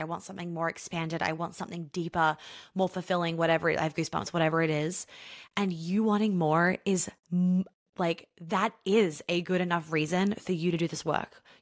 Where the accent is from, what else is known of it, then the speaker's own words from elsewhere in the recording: New York, United States; now in Atlanta, United States; I lived in New York. I grew up in New York. My home has always been New York. And I still feel like that is my home. But our home is Atlanta.